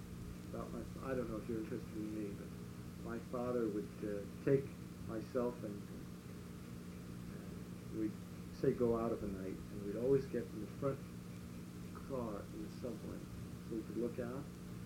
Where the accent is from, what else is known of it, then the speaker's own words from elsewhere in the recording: New York City, New York, United States; I didn't get a car until I was raised in New York.